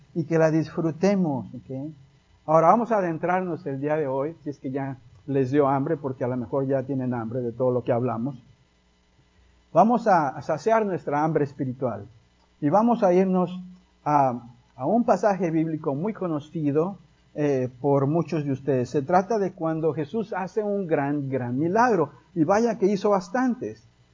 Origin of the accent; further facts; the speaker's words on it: Tampico, Tamaulipas, Mexico; yo soy de Tampico, pero todos somos hispanos